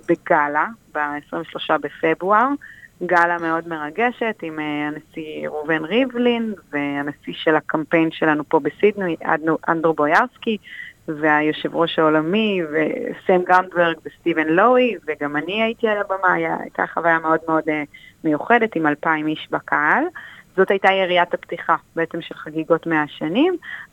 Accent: Shamir, Northern District, Israel; moved away as an adult; now in Sydney, Australia; והגענו לסידני מקיבוץ שמיר, אני ילידת קיבוץ שמיר, ואנחנו גרים שם ב-13 שנים האחרונות כמשפחה.

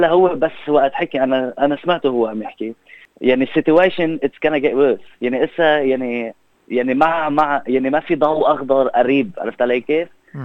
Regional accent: Lebanon; now in Australia; كيف أنا جيت من لبنان ودغري جيت لهون يعني ما رحت عشت بسدني أو ملبن

